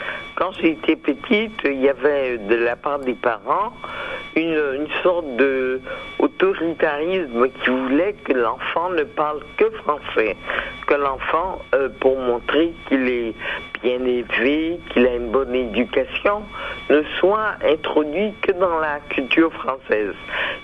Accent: Guadeloupe, France; born there; first language fr; Je suis née en Guadeloupe, dans un pays qui est un département français d'outre-mer. Donc la langue officielle est le français. Il y a une autre langue que nous parlons qui est le créole.

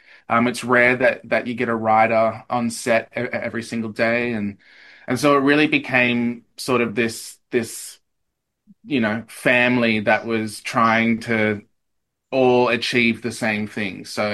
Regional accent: Eastern Australia, Australia; accent: Eastern Australian; I had to get rid of my Eastern Australian accent

